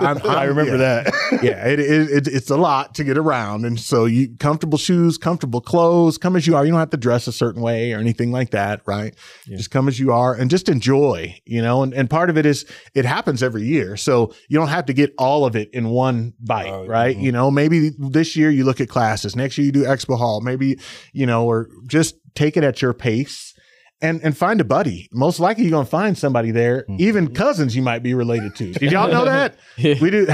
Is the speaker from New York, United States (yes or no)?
no; Louisiana, United States; You know, Salt Lake, I'm from Louisiana. We like our food.